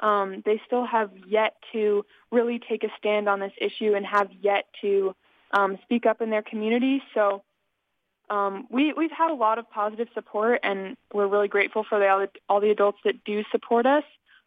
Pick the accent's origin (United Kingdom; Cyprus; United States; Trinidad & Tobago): United States; Santa Rosa, California; I'm from Santa Rosa, California.